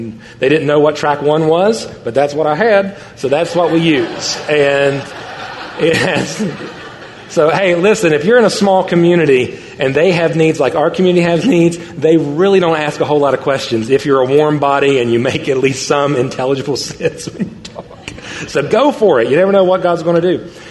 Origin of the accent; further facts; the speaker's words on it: West Virginia, United States; I pastor a small church in a small town in my home state of West Virginia, or as we like to call it, Best Virginia.